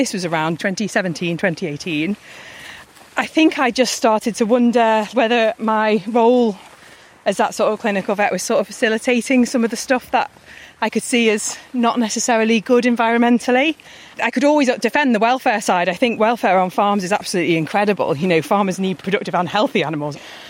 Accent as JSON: {"language": "English", "town": "Liverpool", "region": "North West England", "country": "United Kingdom", "said": "No, I'm from Liverpool originally."}